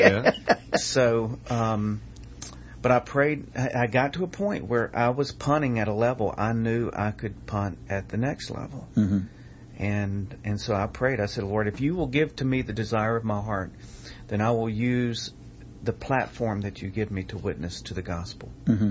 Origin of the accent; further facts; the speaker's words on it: Macon, Georgia, United States; also born or lived in Covington / Trenton, Georgia / Tullahoma, Tennessee / Chattanooga, Tennessee; I was born in Covington. We moved to Trenton, Georgia, then to Tullahoma, Tennessee.